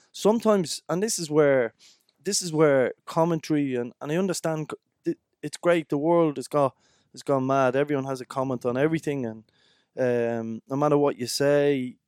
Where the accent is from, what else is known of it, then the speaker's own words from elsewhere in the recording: Dublin, County Dublin, Ireland; I was brought up in Dublin.